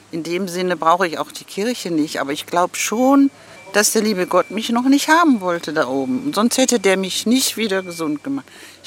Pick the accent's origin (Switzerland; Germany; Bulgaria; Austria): Germany; Rhineland; Außerdem bin ich ja ein Rheinländer.